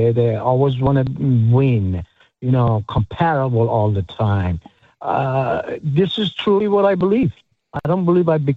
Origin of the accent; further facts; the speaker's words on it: Iran; moved away; I'm Persian.